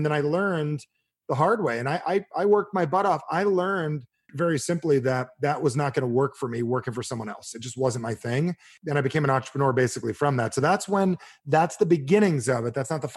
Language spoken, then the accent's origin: English; New Jersey, United States; I had a college roommate and I'm from Jersey.